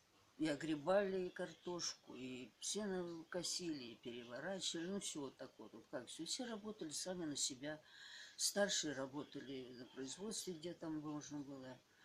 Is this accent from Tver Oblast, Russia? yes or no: no; Glavny, Kemerovo Oblast, Russia; born there; Родилась в 41 году в Кемеровской области, Сульский район, поселок Главный был.